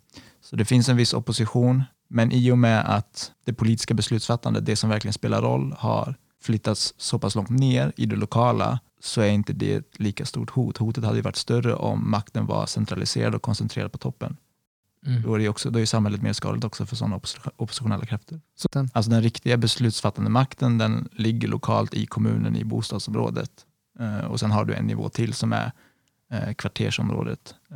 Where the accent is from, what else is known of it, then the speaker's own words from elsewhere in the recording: Stenstorp, Västra Götaland County, Sweden; Alltså en bonde från Stenstorp, där jag kommer ifrån